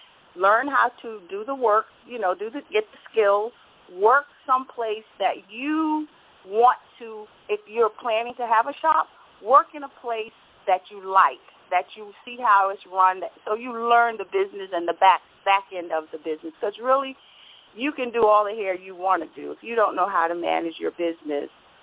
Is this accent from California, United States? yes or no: no; Brooklyn, New York, United States; moved away as an adult; also born or lived in North Carolina; now in New Jersey, United States; Well, I'm actually from... born North Carolina, grew up in Brooklyn, and moved to New Jersey almost a little over 30 years ago.